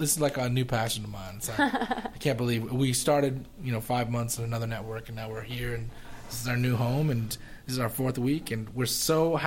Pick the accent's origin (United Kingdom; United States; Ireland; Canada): Canada; St. John's, Newfoundland and Labrador; born there; I was born in St. John's, Newfoundland.